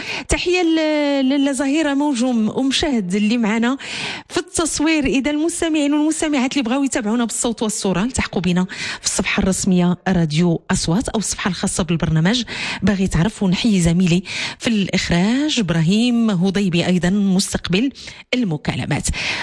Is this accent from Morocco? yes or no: yes; Morocco; اعتقد انه موضوع مسنا جميع كمغاربة